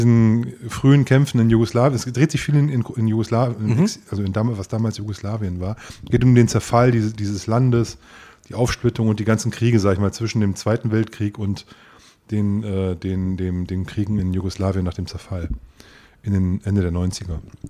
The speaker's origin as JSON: {"language": "German", "town": "Leipzig", "region": "Saxony", "country": "Germany", "said": "ich dachte, als Leipziger hat man so eine gewisse Verpflichtung zu seinen lokalen Künstlern und sowas."}